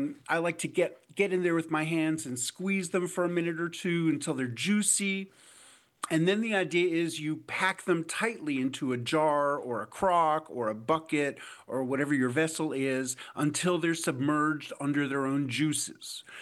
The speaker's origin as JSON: {"language": "English", "town": "New York City", "region": "New York", "country": "United States", "tie": "born or raised there", "said": "I grew up in New York City as the grandchild of immigrants from Eastern Europe."}